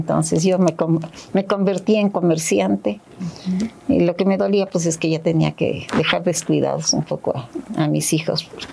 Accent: Zacatecas, Mexico; also born or lived in Mexico City; Nací en Ciudad de México, pero desde recién nacida nos fuimos a vivir a Zacatecas. Allá mi papá tenía su negocio y una tienda muy surtida y allá vivimos.

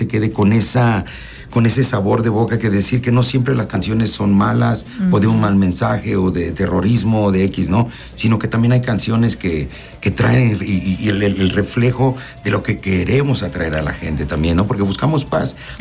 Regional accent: Mexico; la mayoría de los que trabajamos construcción somos mexicanos

